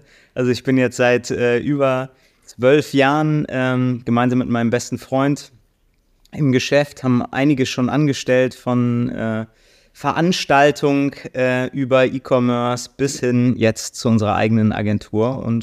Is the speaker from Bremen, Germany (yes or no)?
yes; Bremen, Germany; now in Cologne, Germany; Ich komme ursprünglich aus Bremen. Wir sitzen allerdings mit unserer Agentur Muidoso in Köln.